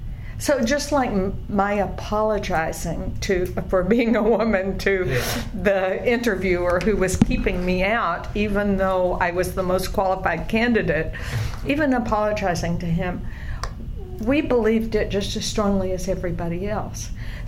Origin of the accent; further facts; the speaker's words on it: Wichita Falls, Texas, United States; I was offered a job. For a newspaper in Abilene, but I grew up in Wichita Falls, and right. after 18 years there, I was through